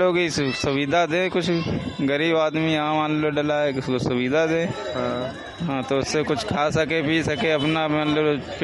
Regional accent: Uttar Pradesh, India; जिला औरैया।

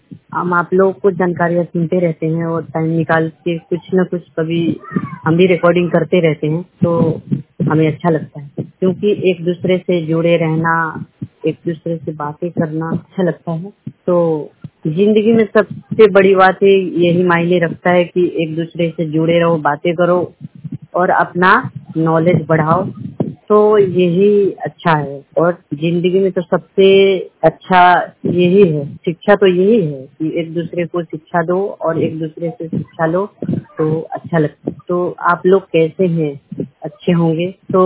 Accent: Vaishali, Bihar, India; और मैं बिहार वैशाली जिला का रहने वाला हूँ।

